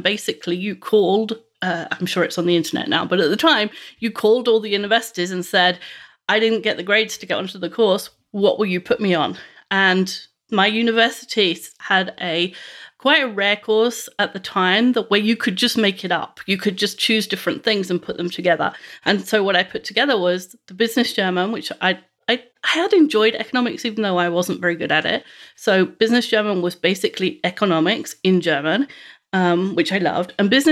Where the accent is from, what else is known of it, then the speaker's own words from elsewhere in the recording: London, United Kingdom; Well, I grew up in West London, the eldest of three children.